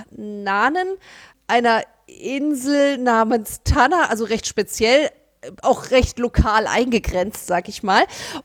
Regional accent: Frankfurt, Hesse, Germany; wir als Frankfurter Mädchen

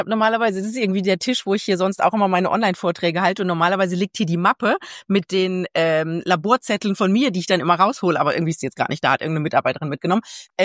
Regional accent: Germany; ich werde nie Ihre Patientin werden, ich komme aus Deutschland, ich habe Hashimoto, ich komme damit nicht klar.

